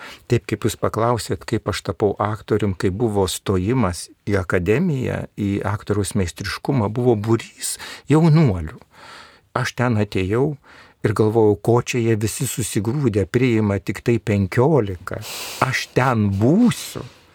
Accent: Vievis, Vilnius County, Lithuania; Aš užaugau Vievyje, tiesiai prieš bažnyčią.

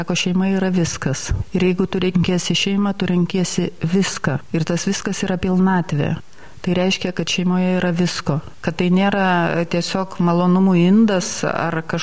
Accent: Klaipėda, Klaipėda County, Lithuania; Aš pati esu klaipėdietė, o mamos tėviškiai yra po Elektrėnų ežeru, nes jos sodybą užpylė.

